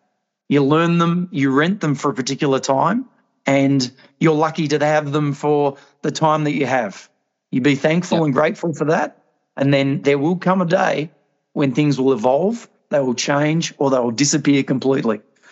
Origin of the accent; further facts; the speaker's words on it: Tasmania, Australia; as soon as they made that correlation that I was from Tasmania